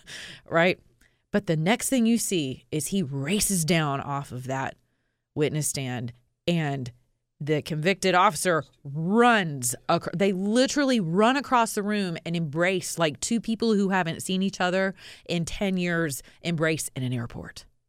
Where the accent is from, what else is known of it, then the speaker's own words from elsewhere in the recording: United States; as a Christian, as an American, as a patriot, as a conservative